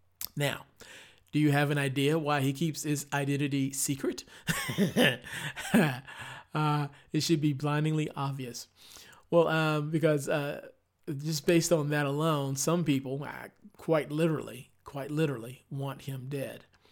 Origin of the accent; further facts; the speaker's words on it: Baghdad, Baghdad Governorate, Iraq; born there; first language Arabic; English is a second language; I was born in Baghdad, Iraq. My mother tongue is Arabic.